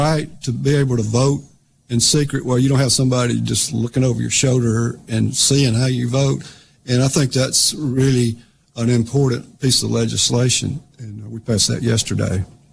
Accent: Tuscaloosa, Alabama, United States; Yeah, I grew up in Tuscaloosa, so you can imagine

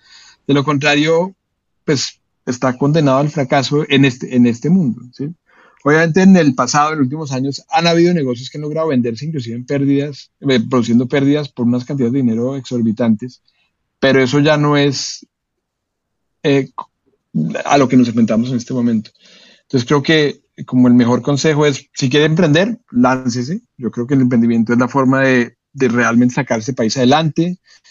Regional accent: Colombia; Yo irme como colombiano a abrir en México

